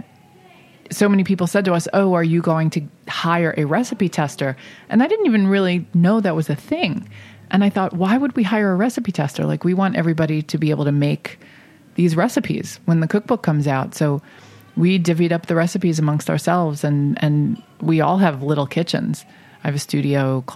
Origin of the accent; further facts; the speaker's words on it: New York City, New York, United States; New York City's my hometown